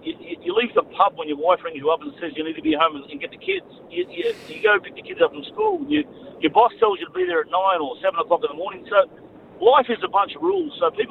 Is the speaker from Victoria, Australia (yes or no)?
no; Sydney, New South Wales, Australia; I'm from St Mary's, western suburbs in Sydney